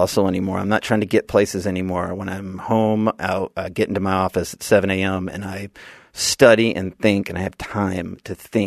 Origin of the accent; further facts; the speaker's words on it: Birmingham, Alabama, United States; I'm from Alabama.